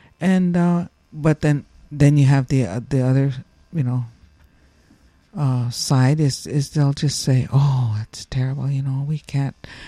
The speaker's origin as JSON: {"language": "English", "region": "South Dakota", "country": "United States", "said": "I'm from South Dakota, you know, the Northern Plains, you know, I'm only speaking for what I know from my area."}